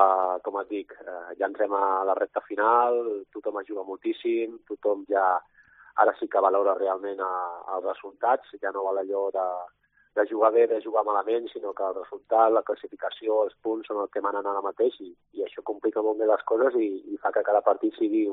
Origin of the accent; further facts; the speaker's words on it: Girona, Catalonia, Spain; soc gironí, visc a Girona i bueno, ja porto 4 anys anant i tornant cada dia a Sabadell